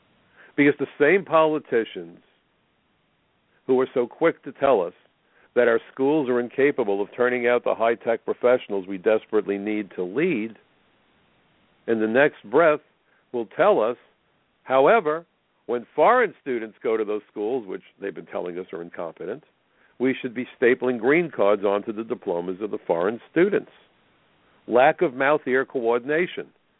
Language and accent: English; Brooklyn, New York, United States; I'm from Brooklyn, New York, and I'm a lifelong Democrat, but first and foremost, I'm an American